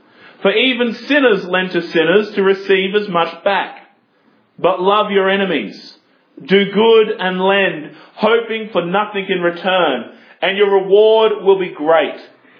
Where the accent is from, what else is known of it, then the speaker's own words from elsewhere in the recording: Australia; And now, as an Australian, my bent is always towards Australian military history.